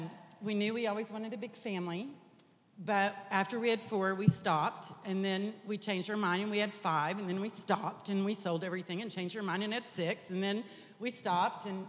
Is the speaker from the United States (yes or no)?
yes; Lubbock, Texas, United States; I grew up in Lubbock, Texas. I have an older sister, and he has an older brother.